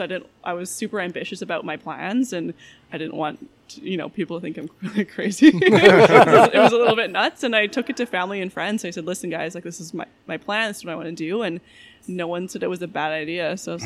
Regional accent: British Columbia, Canada; Yeah, so I grew up on the North Shore.

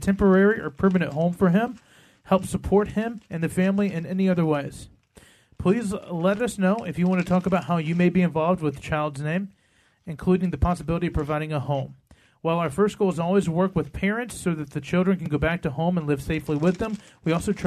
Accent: Roanoke, Virginia, United States; This is from the Department of Social Services of Roanoke, Virginia, my hometown.

